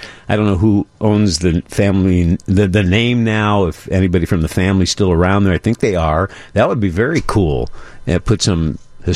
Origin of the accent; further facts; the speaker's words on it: Chicago, Illinois, United States; he knows I grew up in the North Side and spent my youth in Wrigley Field.